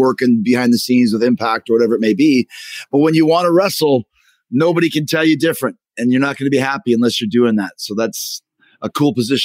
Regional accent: Calgary, Alberta, Canada; Now, obviously, I came from Calgary and Stu Hart Dungeon.

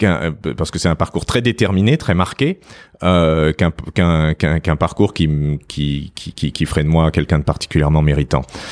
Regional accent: Paris, Île-de-France, France; Ouais, je suis né à Paris. J'ai été élevé, j'ai grandi dans le 5e arrondissement. Et je suis un produit assez typique de l'éducation, d'une éducation et d'une enfance parisienne.

